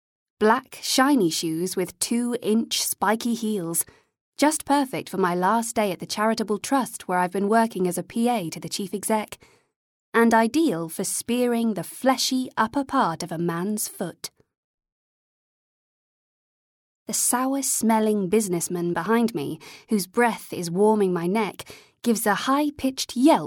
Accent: Ealing, London, United Kingdom; London might be dirty and noisy and a ridiculously expensive place to live, but it's been my home since I was born in Ealing 29 years ago, and I love it.

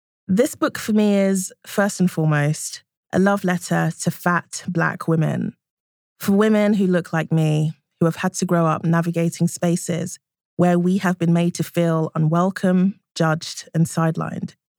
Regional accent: United Kingdom; I'm a British, fat, black woman

